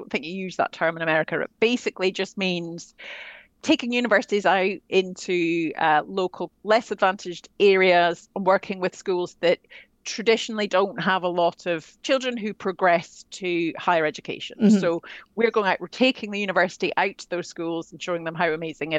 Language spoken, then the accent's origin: English; Scotland, United Kingdom; I mean, we don't play in Scotland either. I'm Scottish.